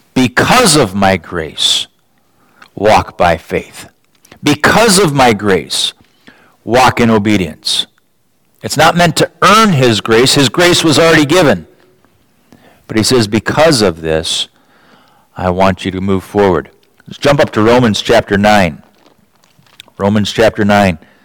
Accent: Owatonna, Minnesota, United States; I grew up in Owatonna, Minnesota. Literally, just down the road, I could see this building on any given day.

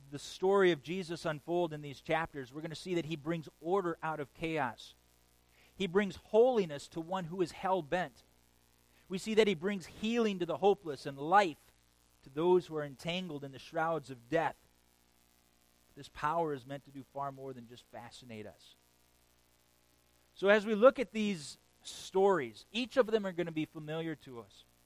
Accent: Minnesota, United States; As most of you know, I grew up in Minnesota.

